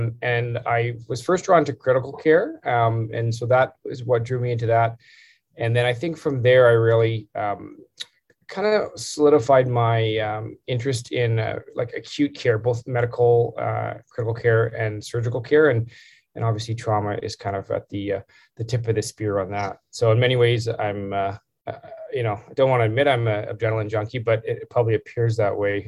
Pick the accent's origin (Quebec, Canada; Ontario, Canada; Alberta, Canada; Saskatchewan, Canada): Alberta, Canada; Calgary; now in Edmonton, Canada; I grew up in Calgary, so I'm a Calgary boy. I spent my high school and undergrad there.